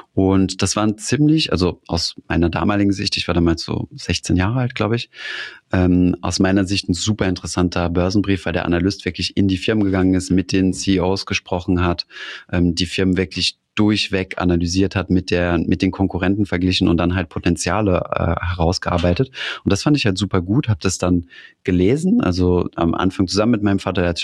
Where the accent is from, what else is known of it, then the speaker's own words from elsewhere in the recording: Saarland, Germany; ich komme aus dem Saarland